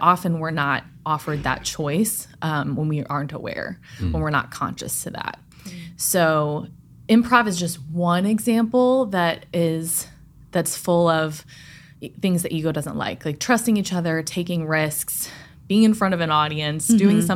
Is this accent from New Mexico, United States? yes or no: no; St. Louis, Missouri, United States; I'm from St. Louis, Missouri, and my background is in theater.